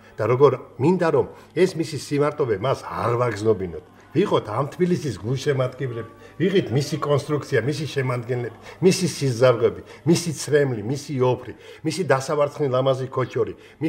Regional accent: Tbilisi, Georgia; და იმ ქუჩაზე, სადაც მე დავიბადე, იქ დადიან, ეხლა აი ამ 65 წლის გადმოსახედიდან. და იქიდან ჩანდა ხელის გულზე ხარფუხი, მაედანი, მედანი, რიყე, პესკი, სეიდაბადი, ორთაჭალა, ნადიკვარი, ეგ აქ აქვარ გაზდილი

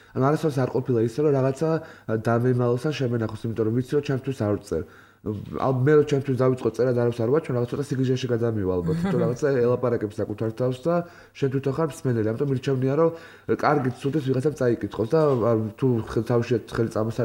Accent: Batumi, Adjara, Georgia; moved away as an adult; now in Tbilisi, Georgia; მე დავიბადე და გავიზარდა ბათუმში, 18 წელი ვიცხოვრე ბათუმში და 18 წელს ჩამოვედი თბილისში.

